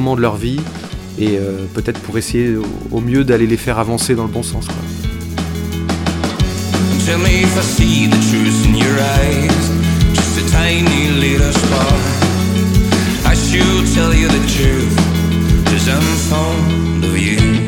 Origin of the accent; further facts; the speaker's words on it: France; Après, on est français, on a de toute façon nos influences dans la musique française aussi, hein.